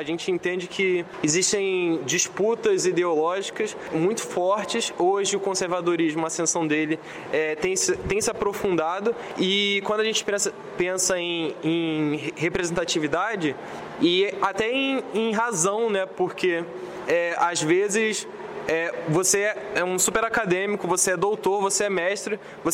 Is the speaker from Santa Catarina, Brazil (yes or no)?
no; Rio de Janeiro, Brazil; Eu venho da Baixada Fluminense, meus pais nunca conseguiram entrar em uma faculdade